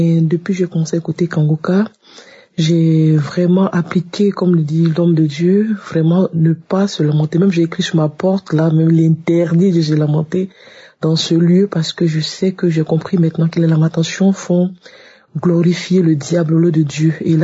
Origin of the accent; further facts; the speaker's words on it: Côte d’Ivoire; now in France; je suis une Ivoirienne vivant en France.